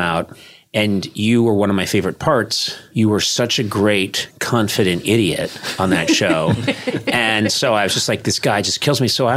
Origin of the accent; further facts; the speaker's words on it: Boston, Massachusetts, United States; I grew up in Boston.